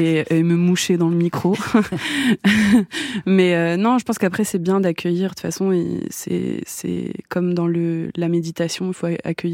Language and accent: French; France; je suis française, donc peut-être la chose la plus française en moi, c'est moi.